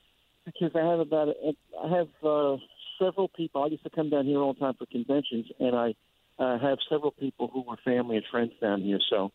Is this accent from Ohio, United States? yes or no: no; New York, United States; now in Florida, United States; I like to listen to your show here in Florida, even after 3 years I'm still a New Yorker